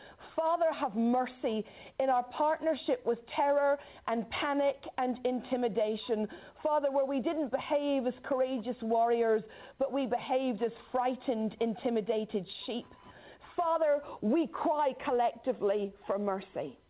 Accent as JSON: {"language": "English", "region": "Northern Ireland", "country": "United Kingdom", "tie": "born or raised there", "said": "Now, you know, I grew up in Northern Ireland, so I'm used to hearing bombs in the natural."}